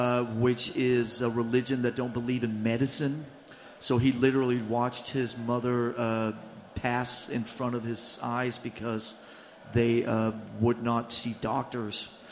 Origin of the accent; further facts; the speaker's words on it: Copenhagen, Capital Region of Denmark, Denmark; Growing up in Copenhagen at that time, everything came from England.